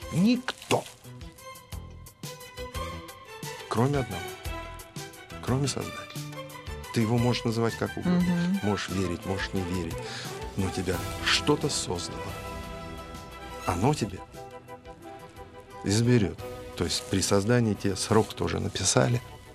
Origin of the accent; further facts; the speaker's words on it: Moscow, Russia; born there; Я, в общем-то, был такой дворовый парень. По большому счету, я здесь недалеко родился, на Патриарших прудах. Хоть и семья была достаточно респектабельная.